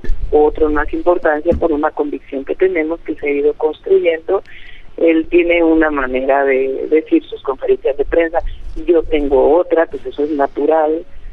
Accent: Mexico; born there; soy mujer y nací en México

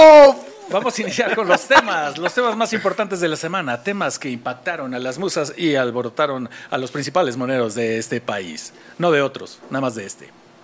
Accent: Mexico; Sí, porque nosotros somos mexicanos

